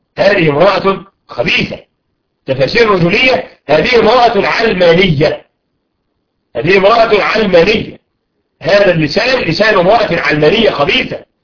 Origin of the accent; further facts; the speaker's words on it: Egypt; بعد رجوع النت بعد المظاهرات التي حدثت عندنا في مصر